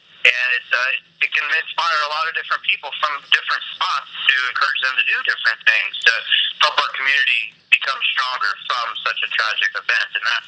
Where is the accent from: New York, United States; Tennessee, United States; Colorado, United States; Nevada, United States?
Nevada, United States; I mean, growing up in Southern Nevada, there is a town outside of the Strip, the glitz and the glamour and everything that's going on with the casinos and restaurants and entertainment.